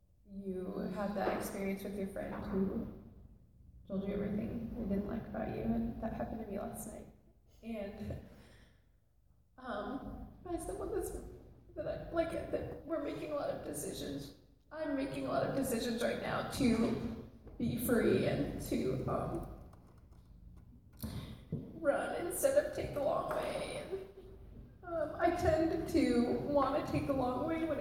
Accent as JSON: {"language": "English", "region": "Michigan", "country": "United States", "tie": "born or raised there", "said": "I grew up in Michigan, sand dunes and docks and lakes."}